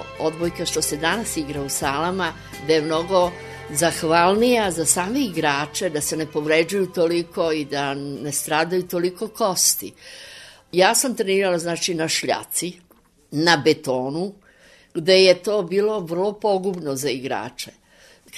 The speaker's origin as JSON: {"language": "Serbian", "region": "Belgrade", "country": "Serbia", "tie": "born or raised there", "said": "Mama mi je bila Slovenka, a tata mi je bio Srbin. Odrasla sam ovde u Beogradu, tu sam i rođena, 36."}